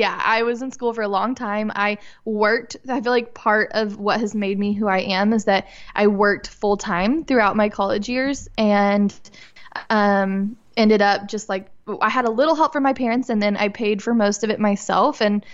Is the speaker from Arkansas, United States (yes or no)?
yes; Arkansas, United States; also born or lived in Illinois; I was born in Illinois, practically raised my whole life in Northwest Arkansas